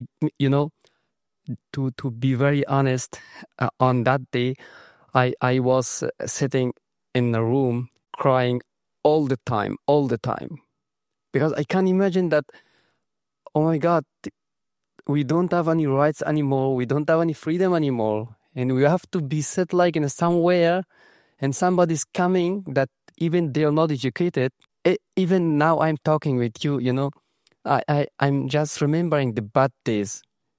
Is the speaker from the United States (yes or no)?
no; Afghanistan; moved away as an adult; I grew up in Afghanistan. I did my bachelor degree in Afghanistan. I had a very good job in Afghanistan as a journalist.